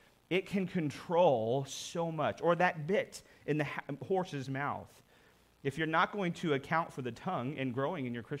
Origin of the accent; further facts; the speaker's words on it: Oklahoma, United States; You know, I grew up in Oklahoma, and often Oklahoma experiences drought.